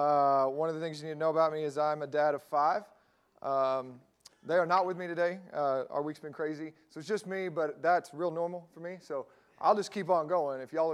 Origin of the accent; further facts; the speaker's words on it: Delwood, United States; I grew up in Delwood, you know, so north Pope County, and I remember riding the bus